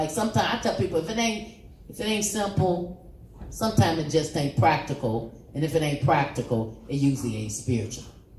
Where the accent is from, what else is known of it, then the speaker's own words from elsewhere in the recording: Hamilton, Ohio, United States; because I was from Hamilton.